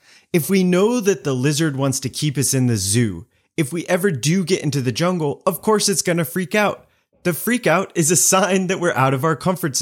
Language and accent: English; Lander, Wyoming, United States; I grew up in Lander, Wyoming. Shout out because I know some of you are listening to this. Lander, Wyoming, super small town in the mountains of Wyoming.